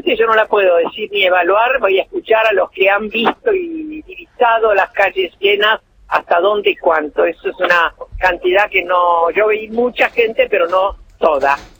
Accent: Argentina; somos parte de un país, no somos solo abuelas de Plaza de Mayo, somos argentinas y sufrimos por todo argentino que tiene carencia.

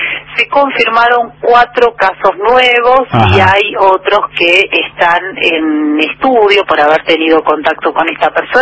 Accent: Caleta Olivia, Santa Cruz, Argentina; also born or lived in La Plata; soy de aquí, de la Patagonia, soy nacida en Caleta, Bolivia, criada aquí en la zona, pero me formé en la ciudad de La Plata, donde viví 11 años

